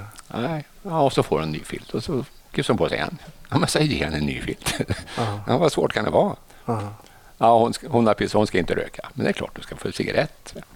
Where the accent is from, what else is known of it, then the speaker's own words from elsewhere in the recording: Arvika, Värmland, Sweden; Ja, jag är från Arvika från början.